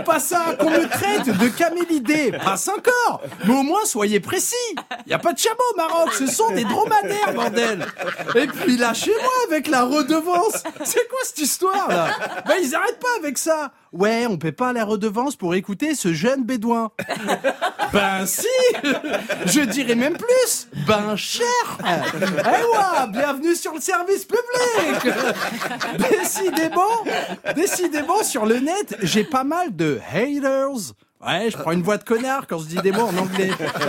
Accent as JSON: {"language": "French", "town": "Vichy", "region": "Auvergne-Rhône-Alpes", "country": "France", "tie": "born there", "said": "Bah, je suis né à Vichy, en Douille."}